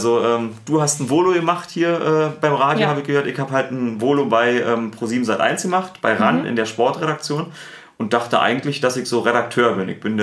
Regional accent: Berlin, Germany; accent: Berlin; Ja, ich spreche ja nicht bayerisch. Du hast so einen kleinen bayerischen Akzent. Ich habe einen Berliner Akzent.

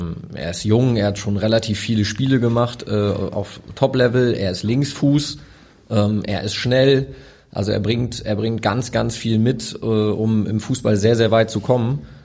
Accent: Osnabrück, Lower Saxony, Germany; born there; ich bin in Osnabrück geboren, das ist für mich noch Heimat

